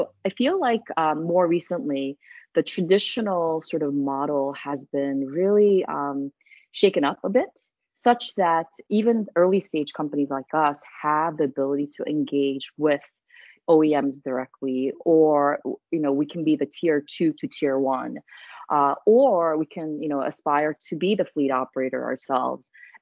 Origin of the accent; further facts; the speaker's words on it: South Korea; first language Korean; English is a second language; also born or lived in New York / Connecticut / Hong Kong; also lived over, overseas, Hong Kong, South Korea is my home country, my mother tongue as well.